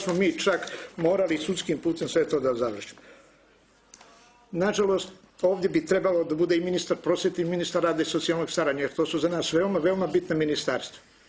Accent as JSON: {"language": "Serbian", "town": "Bar", "region": "Bar Municipality", "country": "Montenegro", "said": "i dolazim iz Bara"}